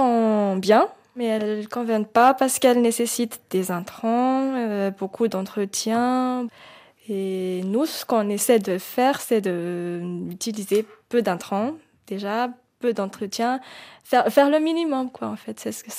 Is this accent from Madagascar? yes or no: yes; Madagascar; Déjà parce que c'est le riz, que je suis malgache